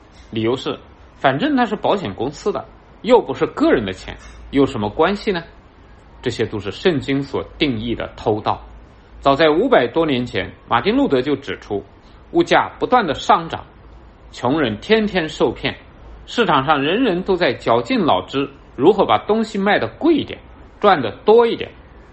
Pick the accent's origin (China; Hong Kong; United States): United States; 的传统还有那么一点点留在我们美国人的心里